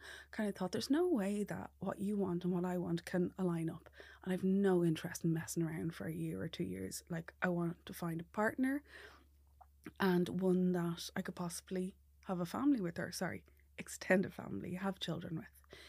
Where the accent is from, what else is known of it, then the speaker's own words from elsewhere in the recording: Ireland; what would that look like as an Irish person, brought up Catholic, compared to an Egyptian man brought up Muslim?